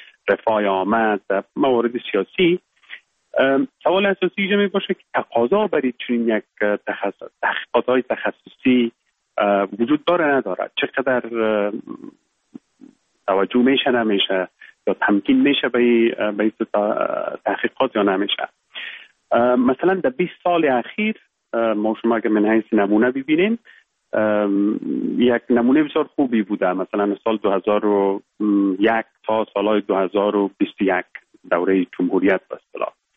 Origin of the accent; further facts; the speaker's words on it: Baghlan, Afghanistan; born there; now in England; ما در ولایت بغلان متولد شدیم، یکی از ولسوالی های خوست و فرنگ نام داره. صنف 7 مکتب یا صنف 8 مکتب و بعد در لیسه استقلال کابل در خواندیم.